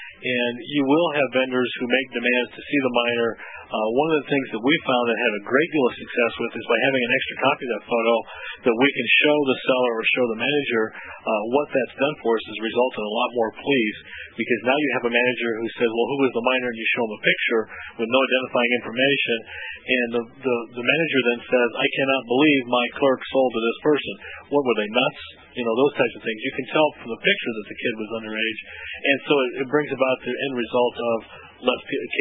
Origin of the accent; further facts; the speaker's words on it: Champaign, Illinois, United States; Well, and I come from Champaign, obviously, which is a twin city with Urbana.